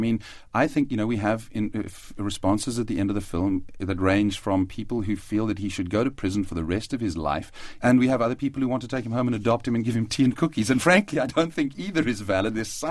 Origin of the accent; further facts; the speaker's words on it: South Africa; it's a very frightening thing sometimes as a South African filmmaker. You feel your film has to be completely definitive because we don't get to make a lot of films, and I think a lot of our directors feel this pressure to somehow be definitive of the whole country